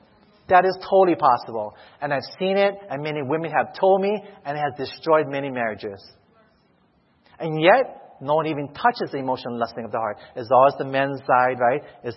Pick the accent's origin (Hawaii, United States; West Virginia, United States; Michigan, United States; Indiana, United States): Hawaii, United States; I'm from Hawaii, by the way.